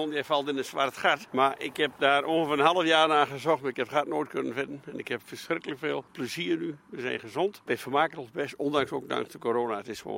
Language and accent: Dutch; Overijssel, Netherlands; now in Friesland, Netherlands; Maar ik ben een tukker, hè?